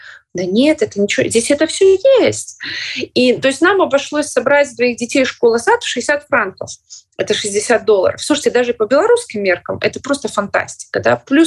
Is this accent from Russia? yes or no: no; Belarus; Но мы-то белорусы знаем